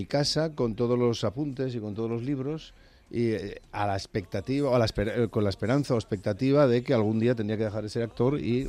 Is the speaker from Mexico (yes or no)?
no; Asturias, Spain; no para decir que somos asturianos y los demás son distintos o peores